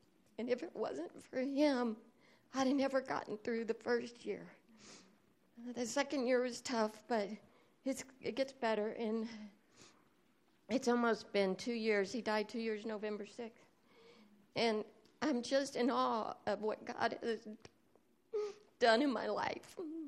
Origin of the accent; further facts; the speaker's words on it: Texas, United States; I'm from Texas. But I lived here for 20 years